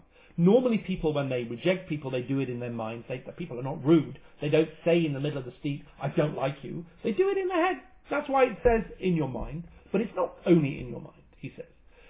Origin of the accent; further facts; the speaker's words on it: England, United Kingdom; it's not a question of, I'm English.